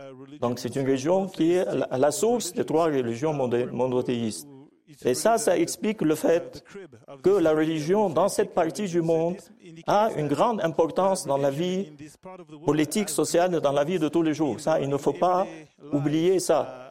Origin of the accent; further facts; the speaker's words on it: Lebanon; chez nous au Liban